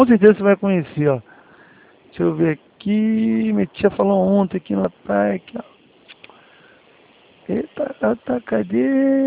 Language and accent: Portuguese; Americana, São Paulo, Brazil; a gente é aqui de Americana.